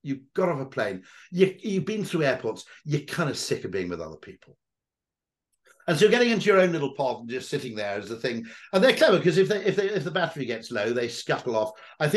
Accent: Wales, United Kingdom; because being Welsh, obviously dragons are not actually mythical creatures.

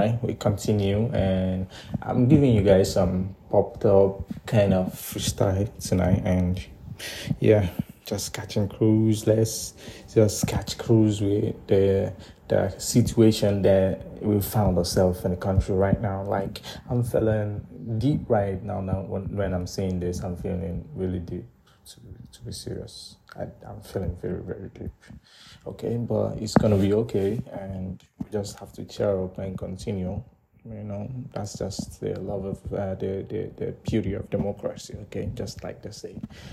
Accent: Nigeria; I'm right here from West Africa, Nigeria.

